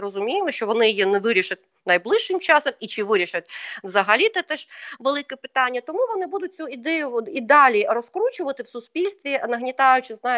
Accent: Crimea, Ukraine; born there; оскільки я народилася в Криму, мої батьки, мої діди, бабусі з Криму

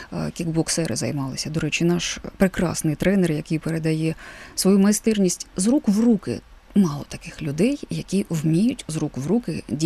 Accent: Horlivka, Donetsk Oblast, Ukraine; Я з Донбасу, з Донецької Горлівки. В Донецькій працювала на радіо в FM форматі.

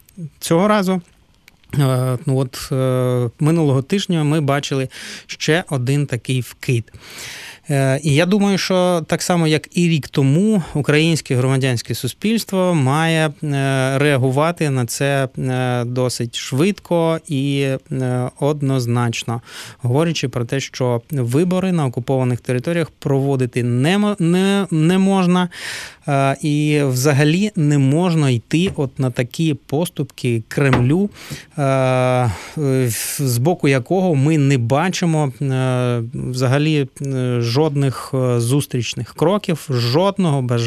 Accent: Donbas, Ukraine; moved away; Донбасу, який був змушений виїхати з нині окупованих територій через переслідування, а потім війну, ніколи на моїй малій батьківщині не дискутувалося питання особливого статусу

